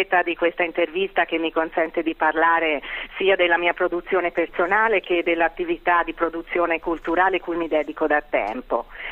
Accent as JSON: {"language": "Italian", "town": "Pisa", "region": "Tuscany", "country": "Italy", "said": "non è che in quanto pisana io non sono stata neanche invitata quest'anno"}